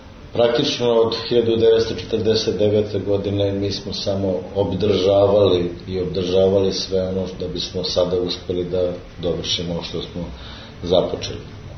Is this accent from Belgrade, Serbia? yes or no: yes; Zemun, Belgrade, Serbia; ja kažem, ali ja sam rođen i živim u Zemunu. I osjećam se Zemuncem